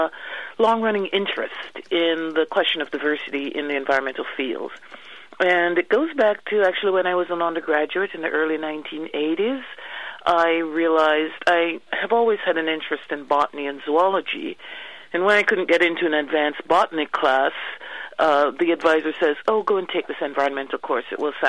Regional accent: Jamaica; now in United States; I grew up in Jamaica, and there everybody took an interest in the environment.

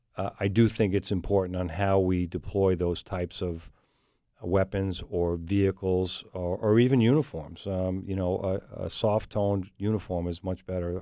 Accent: New York, United States; I was raised in New York, too, and we knew the officers

